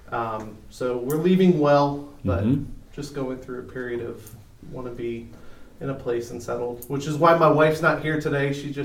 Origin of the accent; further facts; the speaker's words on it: Indianapolis, Indiana, United States; My wife grew up there. I grew up in Indianapolis.